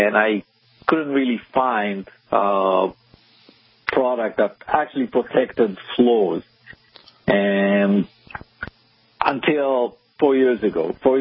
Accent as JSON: {"language": "English", "country": "Israel", "accent": "Israeli", "second_language": "English", "said": "I'm originally from Israel, and you probably can hear it on my accent."}